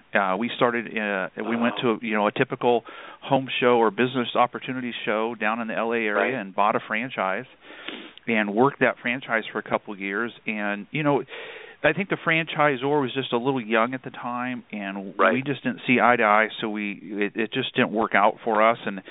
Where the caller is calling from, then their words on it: Palm Springs, California, United States; we're calling, and we're struggling through today in beautiful Palm Springs, California.